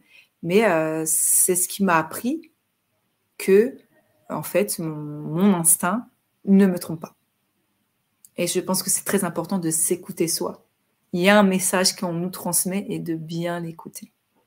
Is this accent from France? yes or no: no; Morocco; mon message que j'ai en tant que Marocaine, en tant qu'Africaine, puisque mes racines sont en Afrique